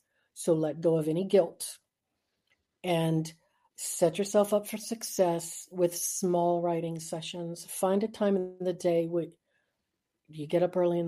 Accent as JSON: {"language": "English", "region": "the South", "country": "United States", "said": "I'm from the South."}